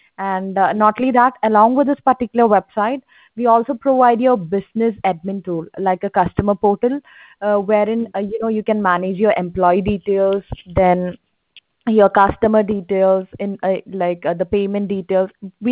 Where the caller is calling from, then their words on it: Syria; I'm calling you from Syria.